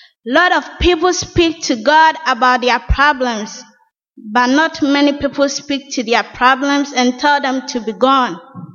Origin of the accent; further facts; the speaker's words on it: Ghana; now in United States; When I came from Ghana to the United States